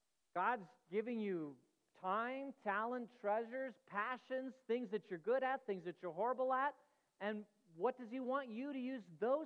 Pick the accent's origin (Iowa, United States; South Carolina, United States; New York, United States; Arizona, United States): Arizona, United States; Phoenix; it is being held at my home congregation where I grew up in Phoenix